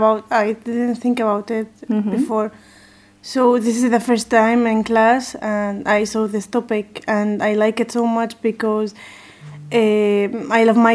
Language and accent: English; Gaza, Gaza Strip, Palestine; English is a second language; now in Spain; from Palestine, and I have 20 years old, and I am from Gaza. So I live here in Spain